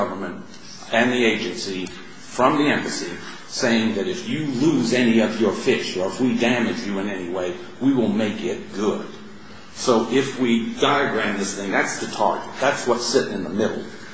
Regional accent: El Paso, Texas, United States; I'm here from El Paso, Texas.

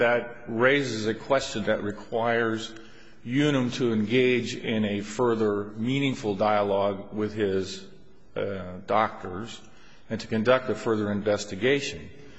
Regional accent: Fresno, California, United States; It is located in my hometown, Fresno, California.

